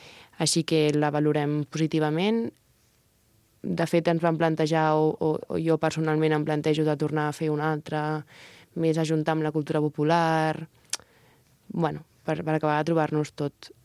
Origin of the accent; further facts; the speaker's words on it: Catalonia, Spain; jo a la meva comarca, que li tinc una gran estima, a diferència de Vilafranca i el Garraf, l'associacionisme cultural està més mort. Baix Penedès està més aturat.